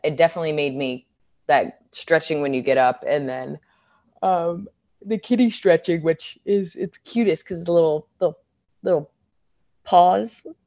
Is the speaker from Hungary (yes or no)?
no; New York, United States; Like, as I've learned more information as a New Yorker, I am not worried